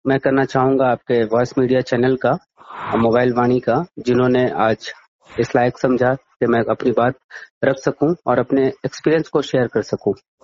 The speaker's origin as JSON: {"language": "Hindi", "region": "Bihar", "country": "India", "said": "हमारा बिहार तो वैसे भी बहुत पिछड़ा है और मैं जिस जिला से आता हूँ वो हमारे नीतीश कुमार का गृह जिला है।"}